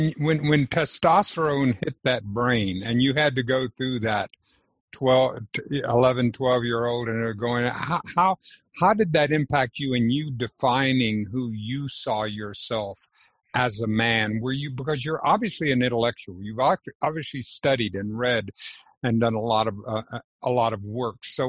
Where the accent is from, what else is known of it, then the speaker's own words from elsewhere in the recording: the South, United States; I grew up in the South